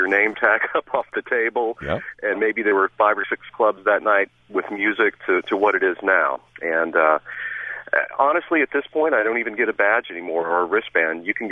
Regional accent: Texas, United States; I'm actually from Texas originally and went to the first 10 South Bys in a row

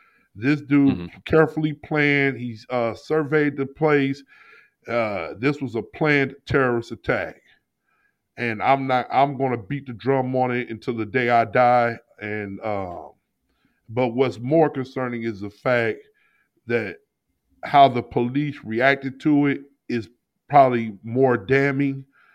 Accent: St. Louis, Missouri, United States; You being from Rochester, I'm from St. Louis, but we're all attached to Buffalo because that's our NFL team.

